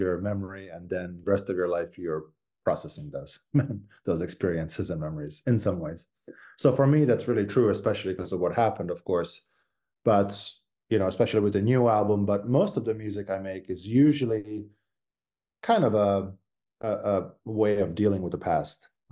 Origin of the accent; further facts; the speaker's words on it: Mostar, Herzegovina-Neretva Canton, Bosnia & Herzegovina; born there; English is a second language; I was born in Mostar. So the city with the old bridge.